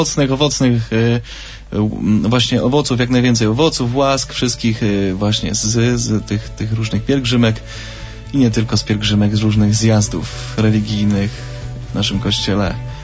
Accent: Sławno, West Pomeranian Voivodeship, Poland; now in Kraków, Poland; od 8 lat jestem PR-em. A do szczęść Boże, pozdrawiamy. Pochodzę ze Sławna, jak jedna z uczestniczek rozmowy, ale od lat mieszkam w Krakowie.

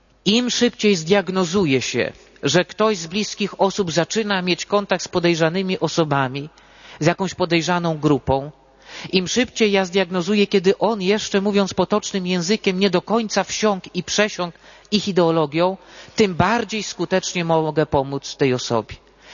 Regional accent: Węgrów, Masovian Voivodeship, Poland; Miałem przykład spod swojej miejscowości, spod Węgrowa, ze wschodu Polski, skąd pochodzę.

